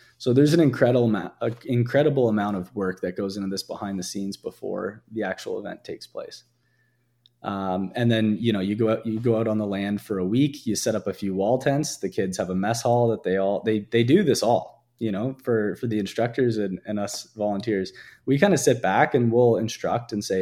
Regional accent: Ontario, Canada; I grew up in Ontario, and the schools that I attended there, you couldn't cross the street without three or four permission slips being signed.

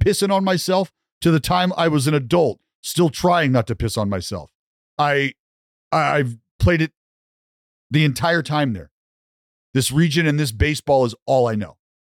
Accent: Stockton, California, United States; I grew up in Stockton, California, 40 minutes from Sacramento.

